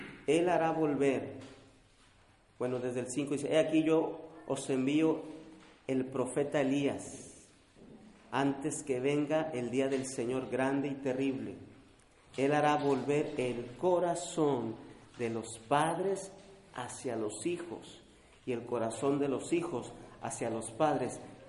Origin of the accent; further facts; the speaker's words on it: Mexico; Soy mexicano, tengo que sacarle el sabor aquí.